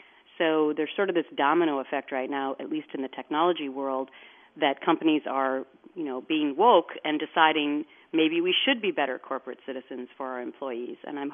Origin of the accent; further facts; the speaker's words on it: Anoka, Minnesota, United States; my best friend growing up in Anoka